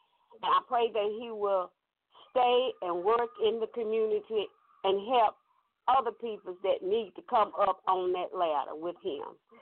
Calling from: Georgia, United States; I'm calling from Georgia

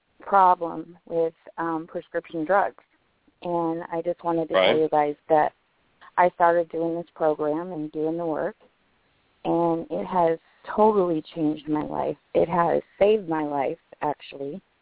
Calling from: Pahrump, Nevada, United States; I'm calling from Pahrump, Nevada.

